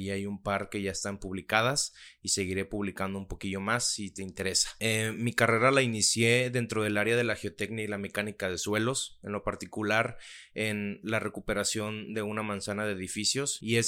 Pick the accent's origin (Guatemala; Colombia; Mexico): Mexico; soy mexicano y tengo este espacio en el que te transmito mis experiencias